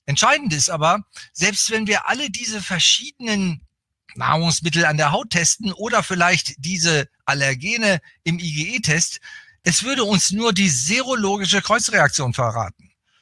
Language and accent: German; Bremen, Germany; now in Berlin, Germany; auch wenn ich jetzt schon viele Jahrzehnte in Berlin lebe, mit Unterbrechung. Ich bin eigentlich Bremer, komme aus Norddeutschland, also ein Fischkopf.